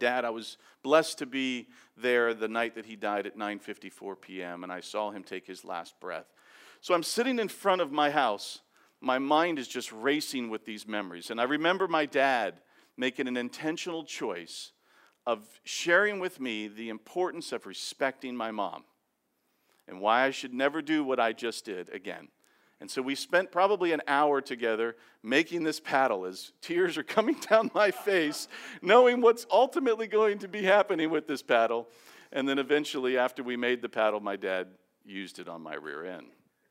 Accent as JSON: {"language": "English", "town": "North Miami Beach", "region": "Florida", "country": "United States", "tie": "born or raised there", "said": "I grew up in a neighborhood in Miami that was about, it's North Miami Beach."}